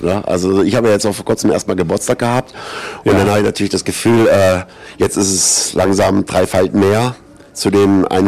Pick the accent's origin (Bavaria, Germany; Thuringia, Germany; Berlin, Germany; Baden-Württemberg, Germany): Berlin, Germany; born there; also born or lived in Düsseldorf; gebürtiger Berliner, wer es noch nicht weiß.